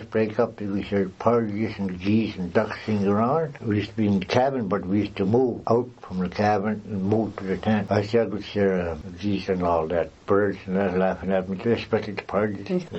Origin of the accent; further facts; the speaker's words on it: Voisey Bay, Newfoundland and Labrador, Canada; born there; I was born outside of Voisey Bay. I was born there with my twin brother, Buddy. I was not born in Maine.